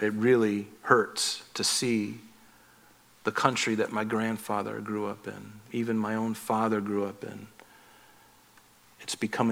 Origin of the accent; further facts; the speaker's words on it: United States; because I'm an American.